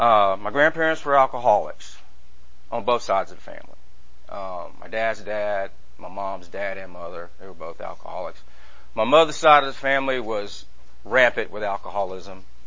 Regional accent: Marietta, Georgia, United States; born there; I'll just start off with … I was born in Marietta, Georgia.

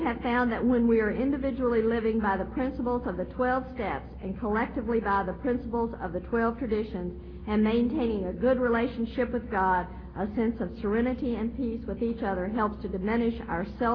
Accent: Southern United States, United States; I'm a Southerner, we wash.

